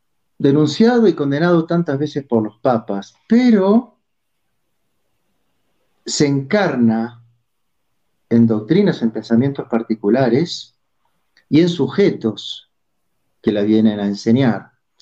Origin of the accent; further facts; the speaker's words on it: Buenos Aires, Argentina; soy argentino, como siempre digo, mi acento me traiciona, no lo puedo esconder. Nacido en Buenos Aires